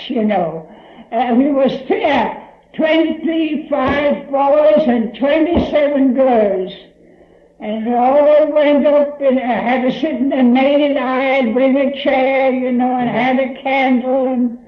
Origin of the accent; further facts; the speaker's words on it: Texas, United States; born there; I was born in Atascosa County.